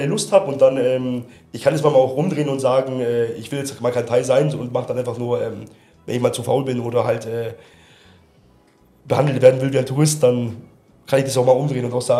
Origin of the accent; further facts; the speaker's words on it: Germany; Ja, ich bin Deutscher, ich wurde deutsch da erzogen und bin deutsch aufgewachsen, teilweise von meinen Großeltern auch erzogen worden.